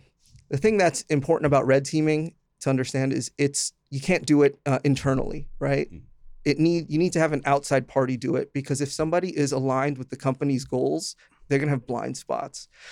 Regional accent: Union City, New Jersey, United States; So I grew up in Union City. At that time, it was the most densely populated city in the United States.

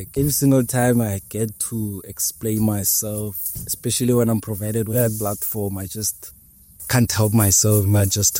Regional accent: Limpopo, South Africa; because growing up in Venda, every household has a garden, has a fruit tree.

